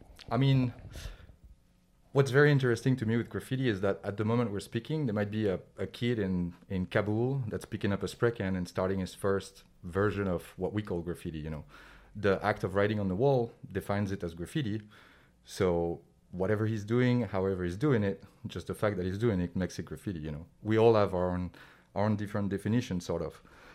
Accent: Paris, Île-de-France, France; now in New York, United States; Yep. Born and raised in Paris.

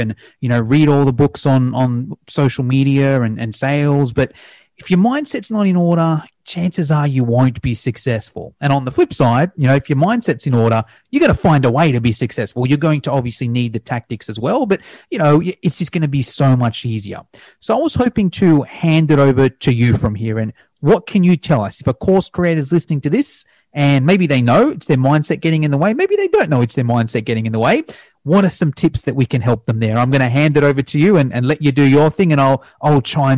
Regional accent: Australia; I've got to call myself a Greek Australian just by the name. Never lived in Greece, never born in Greece, but you know, with a surname like mine, I've got to say I'm Greek Australian, but I'm pretty much Australian.

